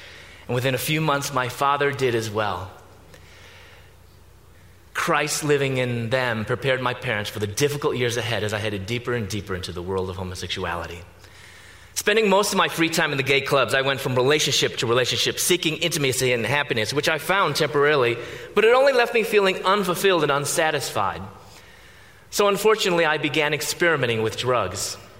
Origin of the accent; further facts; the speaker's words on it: Chicago, Illinois, United States; I was born and raised in Chicago.